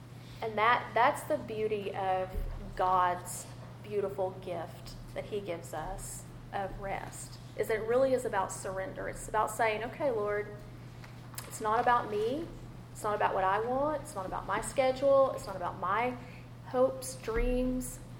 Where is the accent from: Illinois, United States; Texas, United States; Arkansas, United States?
Texas, United States; Tyler; I grew up in Tyler. I still live in Tyler. That is where I am all the time.